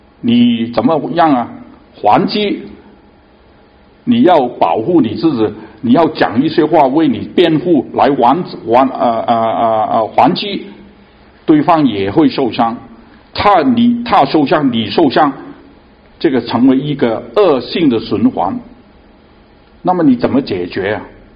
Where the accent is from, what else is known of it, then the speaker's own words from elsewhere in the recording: Guangdong, China; accent: Cantonese; 我们广东话有一句话好难顶